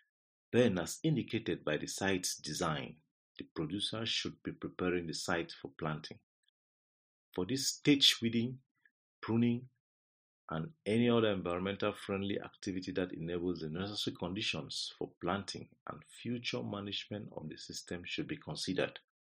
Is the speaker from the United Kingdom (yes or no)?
no; Cameroon; I'm from Cameroon.